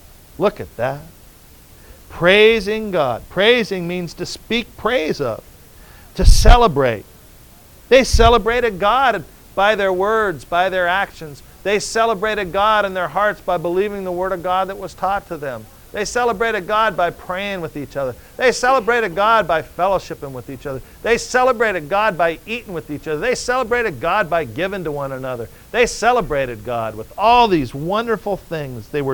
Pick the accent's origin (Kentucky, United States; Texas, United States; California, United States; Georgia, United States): Georgia, United States; moved away; And when I moved here, I came from Georgia. And the food I hated when I moved here the most was chicken. Because everywhere I went in Georgia, I got chicken.